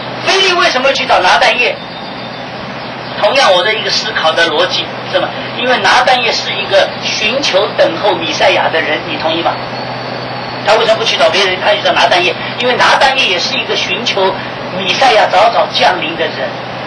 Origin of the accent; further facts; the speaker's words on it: Taiwan; also born or lived in Shanghai, China / Thailand; 就像我生是生在中国，长是长在这个台湾，是不是？真正的工作是在泰国，所以我在泰国时间最久嘛。我说我13年在上海，19年在台湾，我有20多年时间在泰国。